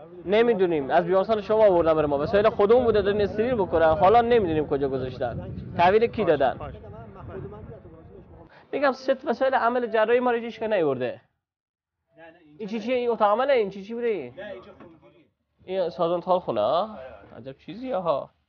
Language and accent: Persian; Kerman, Iran; accent: Kermani; now in Yazd, Iran; ما بره لهجه کرمانیم. لهجه‌مون به کرمانی هم نمیخوره. لهجه خاص خودونه داریم. بره یزد نیستیم. بره خلوش 20 خوردی ساله که تو یزد زندگی میکنیم. لهجه‌مون خورده قاطی پاتی شده.